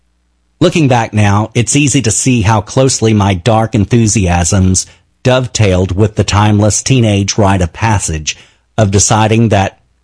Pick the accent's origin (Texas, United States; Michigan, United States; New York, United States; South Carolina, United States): Texas, United States; Arlington; Of course, the fact that Dealey Plaza was so close to my hometown of Arlington played a major role in fostering my ghoulish pastime.